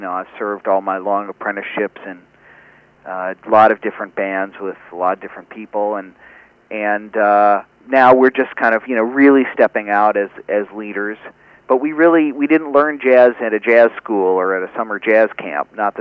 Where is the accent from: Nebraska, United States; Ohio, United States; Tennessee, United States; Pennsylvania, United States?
Ohio, United States; Cincinnati; Yeah, I'm a Midwesterner. I'm from Cincinnati, and Oscar has lived there for many years.